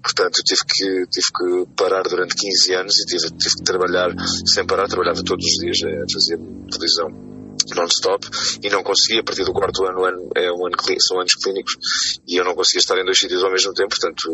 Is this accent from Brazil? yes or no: no; Lisbon, Portugal; Andava muito de skate, jogava muito à bola na rua, em Benfica, onde cresci.